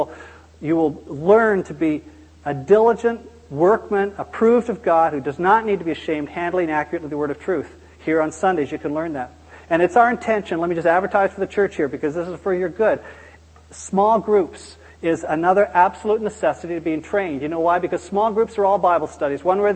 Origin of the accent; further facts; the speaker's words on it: Canada; And I think perhaps being Canadian only makes it worse. We're so polite, you know, so unlike us to say, well, no, that's wrong.